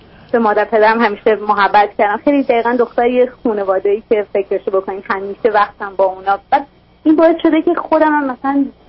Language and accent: Persian; Iran; moved away as an adult; من یه دختر 23 ساله هستم. یه 6 ماه پیش از ایران ویزا گرفتم، اومدم بیرون.